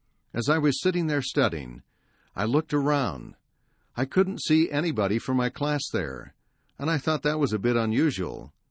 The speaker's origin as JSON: {"language": "English", "region": "Auckland", "country": "New Zealand", "tie": "born or raised there", "said": "I grew up in Auckland on North Island, New Zealand."}